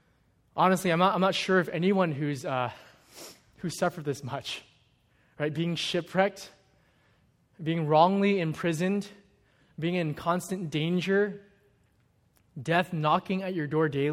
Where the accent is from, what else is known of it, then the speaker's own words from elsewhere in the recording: California, United States; I'm from Northern California, and so I was home briefly for the holidays, and I was carless there